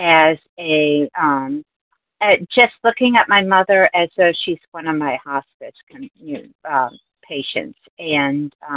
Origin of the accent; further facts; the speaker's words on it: Virginia, United States; I'm from Virginia